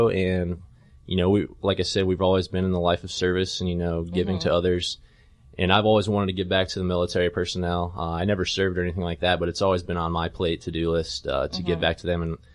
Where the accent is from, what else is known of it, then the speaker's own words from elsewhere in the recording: Sarasota, Florida, United States; But I come from Sarasota, Florida. I went to my undergraduate at Florida Atlantic University in Boca Raton.